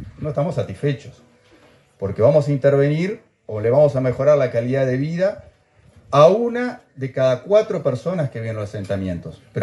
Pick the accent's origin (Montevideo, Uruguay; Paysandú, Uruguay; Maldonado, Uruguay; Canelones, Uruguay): Canelones, Uruguay; para los que somos de Canelones como yo